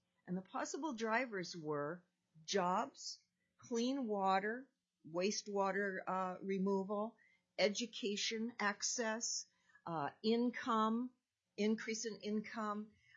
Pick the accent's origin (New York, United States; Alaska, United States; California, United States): Alaska, United States; Fairbanks; now in Anchorage, United States; I represent the south part of Anchorage, but born and raised in the Golden Heart of Alaska, Fairbanks.